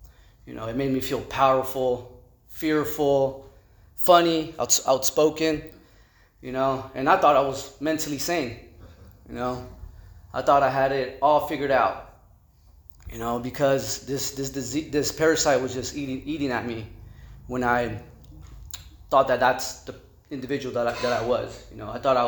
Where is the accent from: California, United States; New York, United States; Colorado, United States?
California, United States; Santa Maria; I'm originally from Santa Maria. I grew up in the projects.